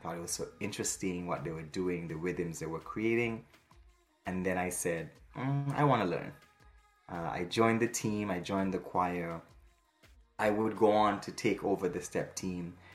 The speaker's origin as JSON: {"language": "English", "country": "St. Kitts & Nevis", "tie": "born or raised there", "also_born_or_lived": "Plattsburgh, New York", "moved": "as an adult", "said": "So I left St. Kitts when I was 22. I was born and raised in the Federation of St. Kitts Nevis, which is in the Caribbean, beautiful island."}